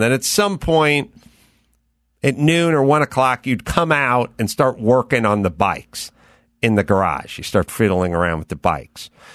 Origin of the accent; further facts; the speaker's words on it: North Hollywood, California, United States; I grew up out here in North Hollywood